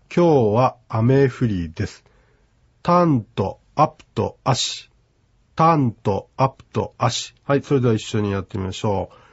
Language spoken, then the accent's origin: Japanese; Biratori, Hokkaido, Japan; まあ、私の出身地、ビラトリ町二部谷ではですね、コクワというのが取れますね。